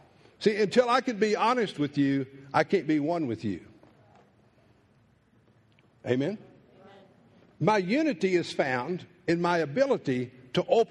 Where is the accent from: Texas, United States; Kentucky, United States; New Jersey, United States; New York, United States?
Texas, United States; I grew up in East Texas. I was a farm boy.